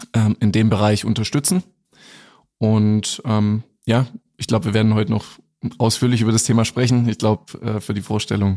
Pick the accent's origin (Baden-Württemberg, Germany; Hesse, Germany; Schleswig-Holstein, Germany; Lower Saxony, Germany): Baden-Württemberg, Germany; Reutlingen; Ich bin in Reutlingen aufgewachsen und sind halt immer noch mal 50 Kilometer